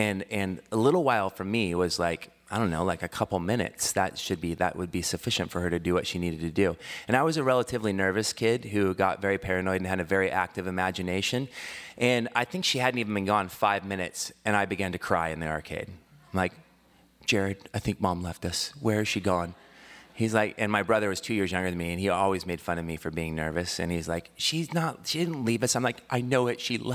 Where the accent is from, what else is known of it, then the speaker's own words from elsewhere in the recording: Longview, Washington, United States; I grew up in Longview, Kelso, Washington. You know where that is? It's amazing. It is the center of the universe.